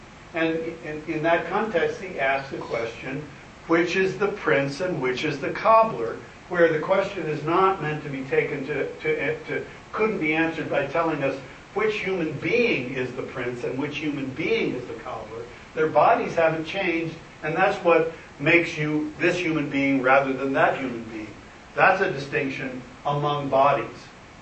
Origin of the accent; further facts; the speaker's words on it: Rantoul, Illinois, United States; born there; all the way back to 7:57 Central Time at the Rantoul Air Force Base in Illinois when I was born on February 1st, 1950.